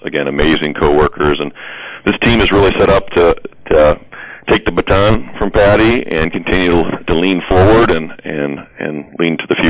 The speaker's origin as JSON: {"language": "English", "town": "Jackson", "region": "Michigan", "country": "United States", "tie": "born or raised there", "said": "Yeah, I'm originally from the Jackson area and have been back here in the Jackson area since 2003, but grew up out toward the Concord, Horton area. Went to Concord schools out there"}